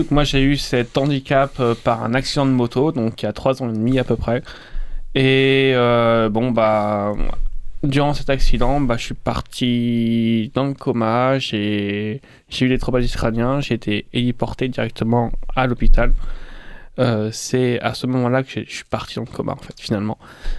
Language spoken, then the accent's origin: French; Rouen, Normandy, France; now in Montpellier, France; Je viens du Nord, je viens de Rouen, donc en Haute-Normandie.